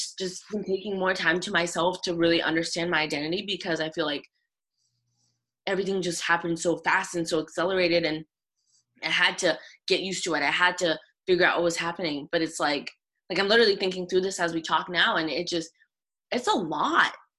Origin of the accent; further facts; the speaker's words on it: Zimbabwe; when I was growing up in Zimbabwe